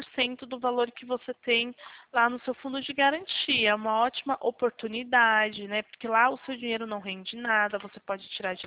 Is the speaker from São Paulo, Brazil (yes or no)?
yes; São Paulo, Brazil; Eu sou de São Paulo, tá?